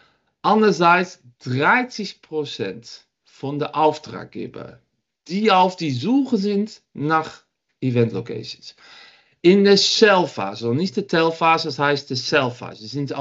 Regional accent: Netherlands; German is a second language; now in Düsseldorf, Germany; Ich komme aus Holland ursprünglich. Hört man vielleicht auch ein bisschen. Und bin seit 7 Jahren wohne ich in Düsseldorf. Bin auch verheiratet mit einem Deutschen.

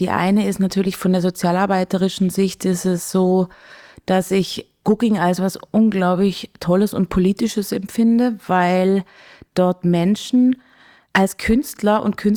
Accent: Baden-Württemberg, Germany; accent: Swabian; now in Austria; Ich komme aus Baden-Württemberg und habe als Kind, und mit meinen Eltern rede ich immer noch Schwäbisch, also das ist unser Dialekt so. Genau, aber ich bin seit 17 Jahren in Österreich

